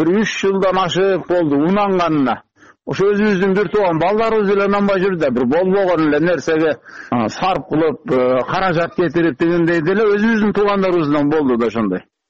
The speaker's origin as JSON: {"language": "Kyrgyz", "town": "Kara-Kulja", "region": "Osh Region", "country": "Kyrgyzstan", "tie": "born or raised there", "lives_now": "Jalal-Abad, Kyrgyzstan", "said": "Өзүм туулуп өскөн жакка, Карагужага, өз Жалал Абадта турам да."}